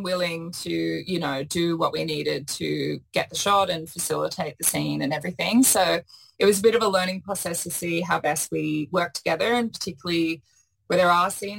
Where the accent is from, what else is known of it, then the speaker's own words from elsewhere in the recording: Brisbane, Queensland, Australia; certainly what I've gone through growing up in Brisbane